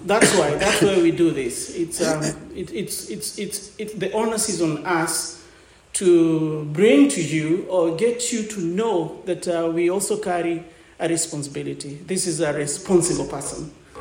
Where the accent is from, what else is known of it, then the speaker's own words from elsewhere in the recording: Kenya; Well, yeah, I come to you from Africa, and more specifically Kenya, and I'm a resident of Nairobi City.